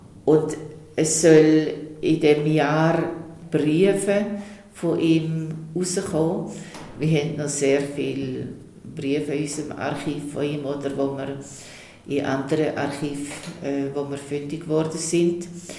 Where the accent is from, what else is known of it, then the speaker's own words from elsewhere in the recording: Switzerland; Das liegt dort ungefähr so wie vor 200 Jahren bei uns in der Schweiz.